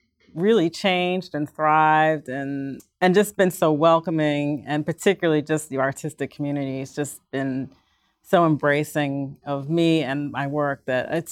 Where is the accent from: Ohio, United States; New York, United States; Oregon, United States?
New York, United States; Cortland Manor; I'm actually from Peekskill. I grew up in the town around here, Cortland Manor, left. Got married, career, divorced, came back here.